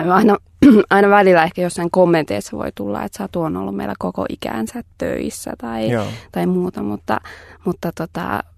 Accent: Vantaa, Uusimaa, Finland; Mä oon Tikkurilasta.

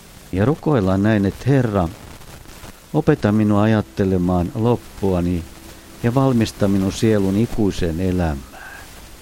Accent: Turku, Southwest Finland, Finland; ja tulen Turusta Ilfostin piiristä.

